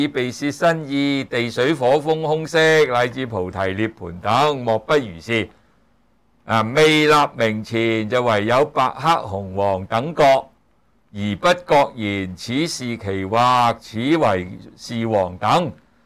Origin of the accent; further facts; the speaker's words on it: China; 不同嘅人，譬如我哋中國人咪用中文嚟認識嘅咯